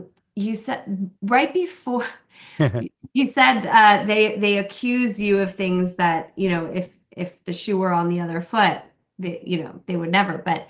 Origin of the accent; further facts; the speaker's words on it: Los Angeles, California, United States; So I, like I said, I grew up in Los Angeles.